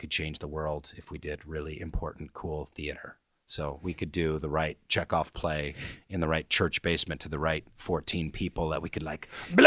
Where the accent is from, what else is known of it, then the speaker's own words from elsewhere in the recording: Seattle, Washington, United States; moved away as an adult; now in New York City, United States; My parents are kind of hippie bohemian types in Seattle. And then when I went to New York City, I was 20 years old.